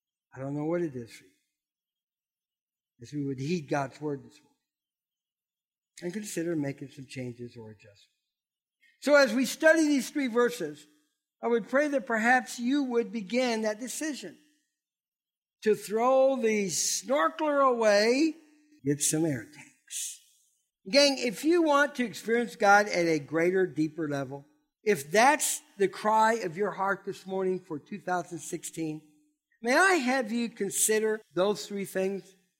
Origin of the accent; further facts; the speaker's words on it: Ohio, United States; I was raised on Ohio